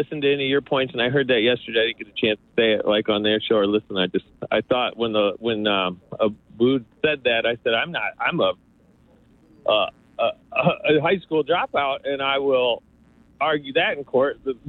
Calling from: Lansing, Michigan, United States

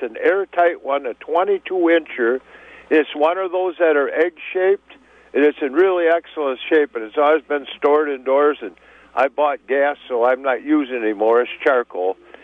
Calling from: Merrimack, Wisconsin, United States; Yeah, I am calling from Merrimack, Wisconsin, home of the Merrimack Ferry.

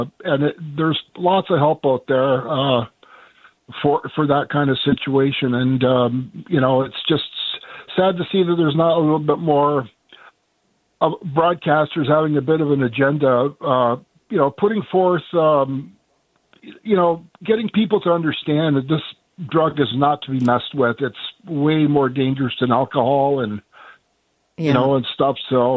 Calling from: Brantford, Ontario, Canada; like I'm calling from Brantford

